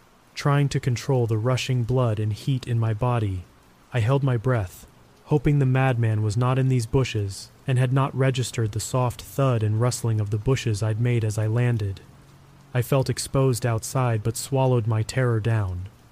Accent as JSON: {"language": "English", "town": "Coventry", "region": "West Midlands", "country": "United Kingdom", "tie": "born or raised there", "said": "I was born in Edgewick, an area in the English city of Coventry, and I grew up in the 1970s."}